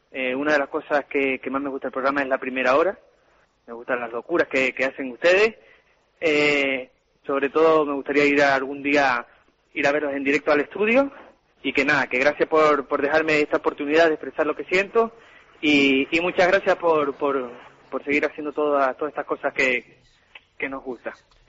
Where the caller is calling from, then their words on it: Tenerife, Canary Islands, Spain; Soy un oyente de Tenerife, yo llevo escuchando desde los 11 años